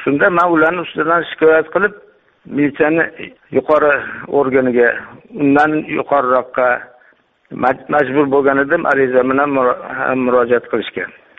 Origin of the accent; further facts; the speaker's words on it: Tashkent, Uzbekistan; Men Toshkentdanman